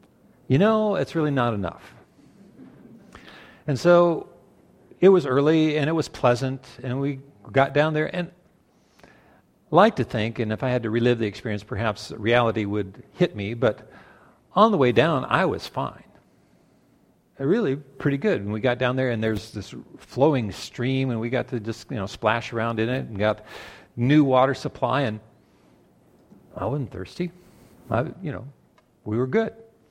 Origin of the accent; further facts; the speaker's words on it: Iowa, United States; I'm from Iowa. Holy cow, I know hot.